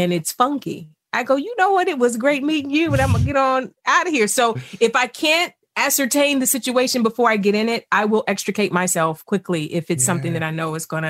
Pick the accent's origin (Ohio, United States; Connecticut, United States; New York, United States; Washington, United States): Ohio, United States; East Cleveland; You know what? It's funny because I grew up poor in East Cleveland.